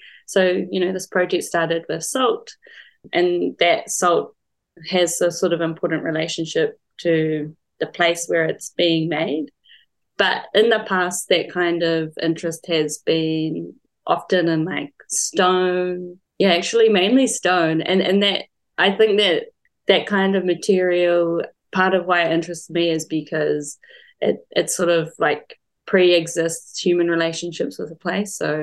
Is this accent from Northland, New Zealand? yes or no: no; Marlborough, New Zealand; growing up in Marlborough, and actually because I studied in Christchurch, I used to travel between the two places quite a lot.